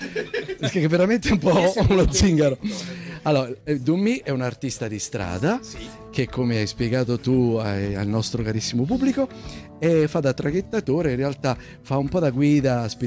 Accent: Naples, Campania, Italy; now in Milan, Italy; per me Napoli veramente rappresenta sicuramente le origini, perché sono napoletano, anche se vivo a Milano ormai da un bel po' di tempo.

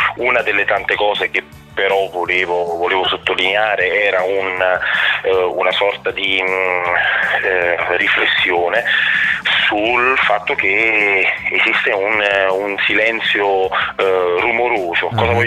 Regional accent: Naples, Campania, Italy; moved away as an adult; now in Bologna, Italy; io sono nato a Napoli e ho abitato a Napoli per un sacco di anni, praticamente fino alla fine delle scuole, e poi mi sono trasferito a Bologna per studiare al RAMS, e ci sono rimasto.

